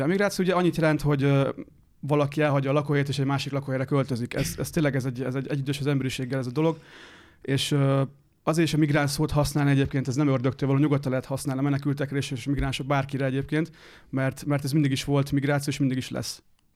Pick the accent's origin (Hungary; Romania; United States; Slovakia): Hungary; Győr, Győr-Moson-Sopron; also born or lived in Budapest; Így van, és Győrben nőttem fel.